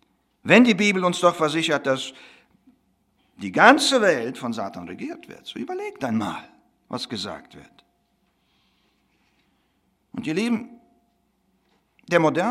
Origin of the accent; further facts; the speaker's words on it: Russia; Ich bin in Russland aufgewachsen